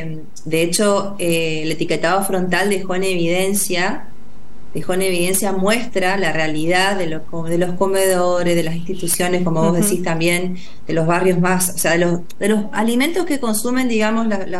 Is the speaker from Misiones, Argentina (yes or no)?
yes; Misiones, Argentina; now in Buenos Aires, Argentina; yo soy de Misiones, trabajé muchos años en Misiones. Yo hace 10 años vivo en Buenos Aires